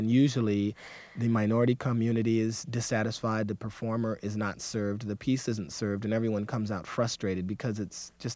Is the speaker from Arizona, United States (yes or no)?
no; Detroit, Michigan, United States; born or raised there